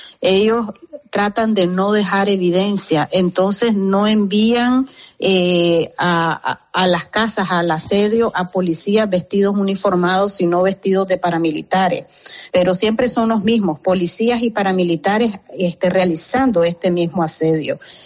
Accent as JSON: {"language": "Spanish", "country": "Nicaragua", "moved": "yes", "lives_now": "Texas, United States", "said": "las personas que hacemos opinión pública en mi país no tenemos espacio y podría, pues, ser encarcelada, desaparecida, secuestrada, simplemente por el hecho de expresarme libremente, aunque la constitución política de Nicaragua me lo permita"}